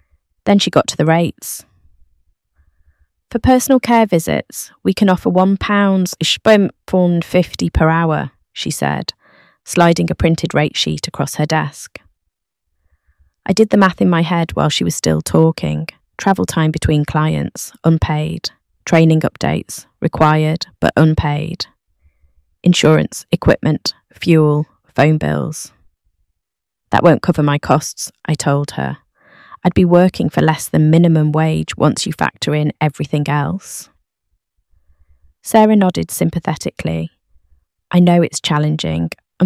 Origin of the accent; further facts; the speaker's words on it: Hulme, North West England, United Kingdom; Growing up in Hume, I watched my gran struggle to stay in her own home as her mobility got worse.